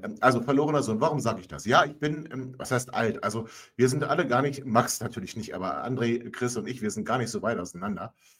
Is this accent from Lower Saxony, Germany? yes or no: yes; Langenhagen, Lower Saxony, Germany; also born or lived in Hannover; Ich bin nicht geboren in Langenhagen, sondern in Hannover, sondern ich bin in Langenhagen aufgewachsen.